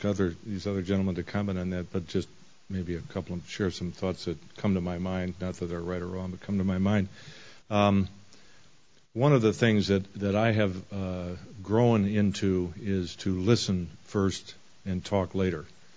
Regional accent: United States; they immediately realize that I'm American, I do not speak Norwegian, and they switch the meeting to English.

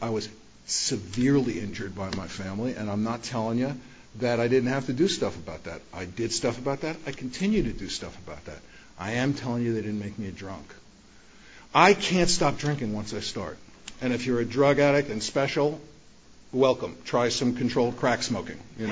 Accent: Bronx, New York, United States; born or raised there

